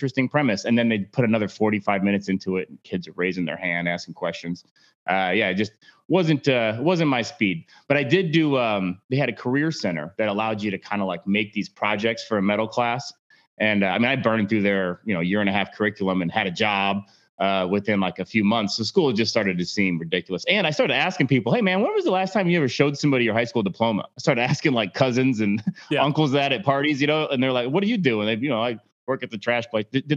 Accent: Indiana, United States; I came from Indiana where I can remember the first examples of entrepreneurialism.

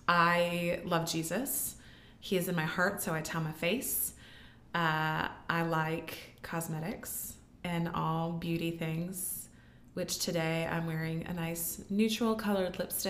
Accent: Hartford, South Dakota, United States; I am originally from the Sioux Falls area. I grew up in Hartford.

